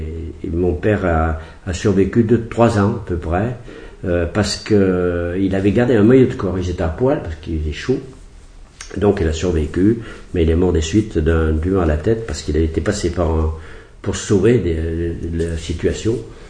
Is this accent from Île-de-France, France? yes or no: no; Firminy, Auvergne-Rhône-Alpes, France; born there; je suis né à Firminy, dans la Loire, le 21 janvier 1938. Je vais avoir 76 dans un mois.